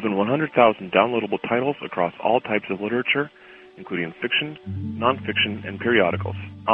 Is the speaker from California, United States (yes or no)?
yes; Alameda, California, United States; I'm from Alameda, California.